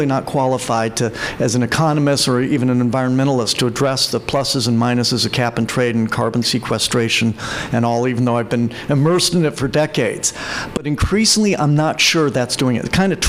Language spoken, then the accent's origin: English; Maryland, United States; box turtles in my home state of Maryland are going near extinct